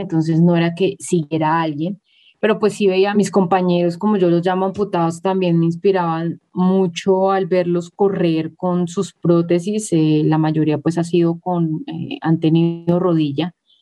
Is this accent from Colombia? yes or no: yes; Colombia; solo acá localmente o en mi país, en Colombia